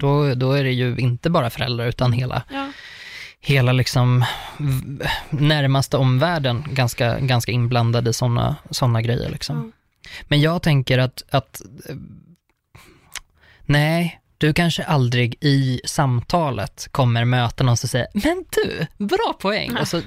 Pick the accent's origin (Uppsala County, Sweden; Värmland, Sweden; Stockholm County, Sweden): Uppsala County, Sweden; Uppsala; Jag är från Uppsala.